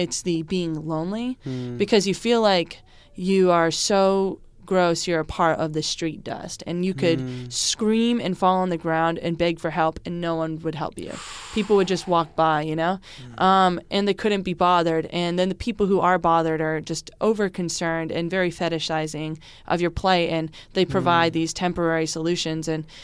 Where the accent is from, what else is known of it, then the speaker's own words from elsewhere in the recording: Vermont, United States; I grew up in Vermont, you know.